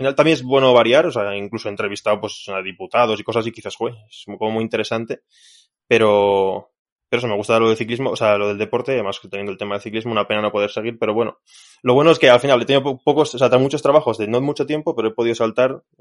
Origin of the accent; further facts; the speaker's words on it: Burgos, Castile and León, Spain; es un periódico de Burgos, que yo soy de Burgos